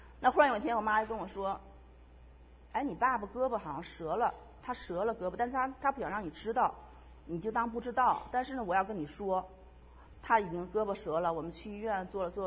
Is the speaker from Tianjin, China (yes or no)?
yes; Tianjin, China; 把我生在市里，没有生在乡下。然后呢，我是在天津长，土生土长的天津人。